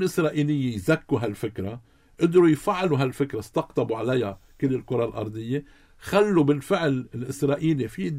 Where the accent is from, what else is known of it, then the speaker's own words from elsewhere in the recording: Lebanon; هل إحنا كلبنانيين شو مصلحتنا؟